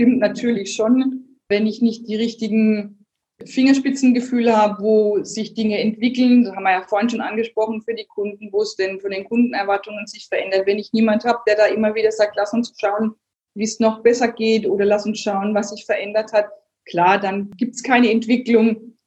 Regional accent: Bavaria, Germany; als Bayer

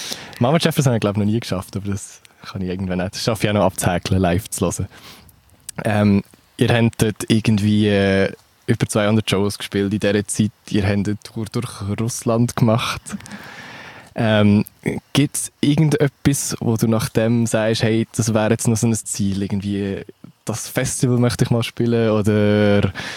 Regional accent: Uri, Switzerland; Ich darf das, ich komme aus dem Kanton Uri, das ist legitim.

